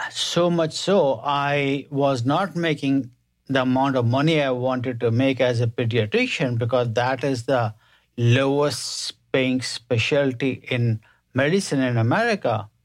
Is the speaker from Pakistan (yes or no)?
no; India; In short, I was born and raised in India to a middle-class family, and I did my basic medical school in India.